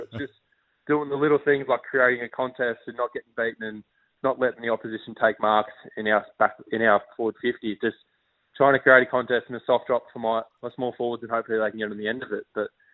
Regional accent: St Kilda, Victoria, Australia; born there; also born or lived in Queensland; But, I got a lot of family in Melbourne, and I was born in St Kilda.

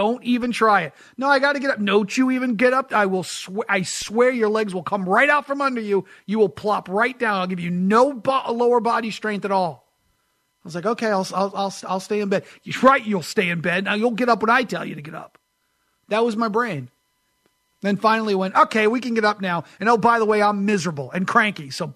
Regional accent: New Hampshire, United States; A lot of it's growing up in New Hampshire with the seasons. We have beautiful weather change, this time of year.

